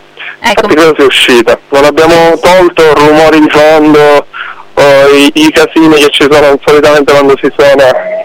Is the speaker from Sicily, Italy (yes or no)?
yes; Palermo, Sicily, Italy; ci siamo trasferiti a Catania per un certo periodo, perché noi siamo di Palermo.